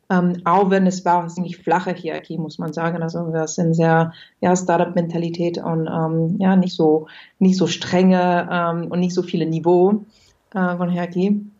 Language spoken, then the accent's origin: German; France; German is a second language; moved away as an adult; now in Germany; ich bin ursprünglich Französin, wie es sich wahrscheinlich hört. Also ich bin nicht ursprünglich Deutsch, aber nach Deutschland gekommen vor 10 Jahren, um diese Firma zu gründen.